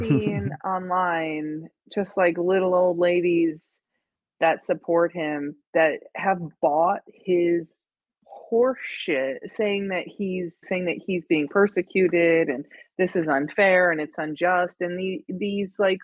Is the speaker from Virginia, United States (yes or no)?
no; Illinois, United States; You know what, as somebody that I grew up just outside of Chicago, and I've always claimed Chicago as like my proxy home